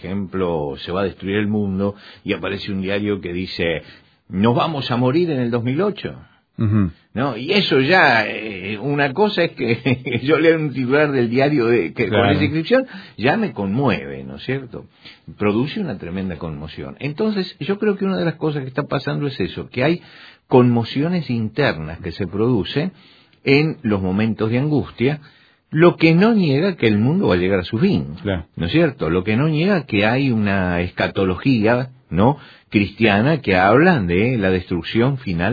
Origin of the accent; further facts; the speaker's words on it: Argentina; En mi país, en Argentina, hace 100 años, más o menos